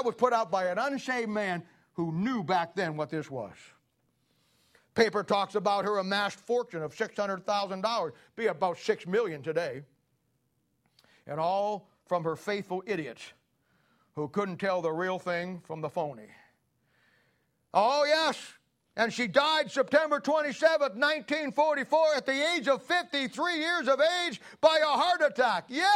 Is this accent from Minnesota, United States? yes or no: no; Canton, Ohio, United States; I'm from Canton, Ohio, right up in Akron, 30 miles.